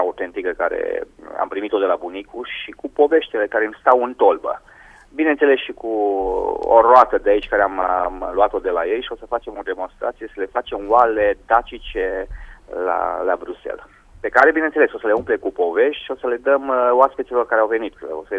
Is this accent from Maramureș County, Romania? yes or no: yes; Maramureș County, Romania; mă consider un dac liber, nu ultimul dac liber, un dac liber din Maramureșul meu.